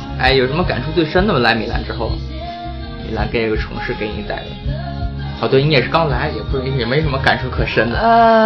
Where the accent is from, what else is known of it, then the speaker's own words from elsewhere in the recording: Tianjin, China; 因为我是天津的嘛，所以听曲艺什么比较多。